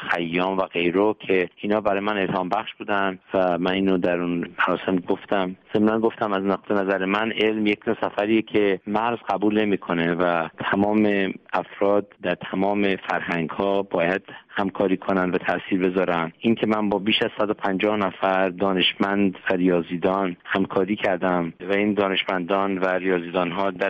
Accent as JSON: {"language": "Persian", "country": "Iran", "tie": "born or raised there", "moved": "as an adult", "lives_now": "United States", "said": "من در ایران متولد شدم در یک خانواده با 2 برادر دیگه. دبیرستان البرز تحصیل کردم، بعد از دبیرستان به آمریکا اومدم برای ادامه تحصیل و از اون موقع بعد اینجا مقیم هستم."}